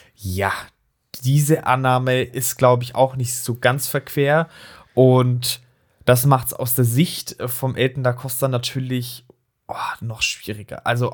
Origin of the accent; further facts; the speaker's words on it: Darmstadt, Hesse, Germany; Ich bin selbst aus Darmstadt.